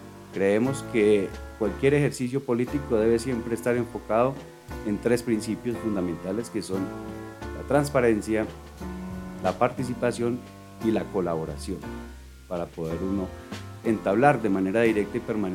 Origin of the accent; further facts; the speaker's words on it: Guateque, Boyacá, Colombia; also born or lived in Bogotá; si bien nacimos en Bogotá con la mayoría de mis hermanos, por temas familiares nos trasladamos nuevamente a municipio de Guateque en los años 80, y allá logramos formarnos en nuestro bachillerato, y allá empezamos a conocer de la vida